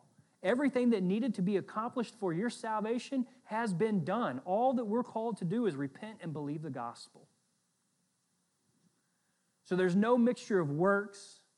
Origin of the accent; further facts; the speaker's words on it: Southern United States, United States; accent: Southern; You know, I grew up in the South. I'm slowly shedding my Southern accent a little bit, I think.